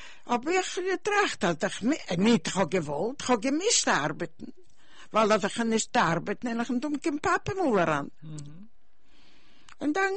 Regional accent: Russia; born there; German is a second language; Ich bin geboren in Russland. Ich kann reden Jiddisch

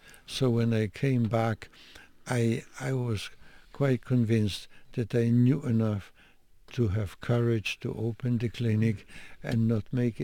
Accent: Denmark; Yes, because I came from Denmark.

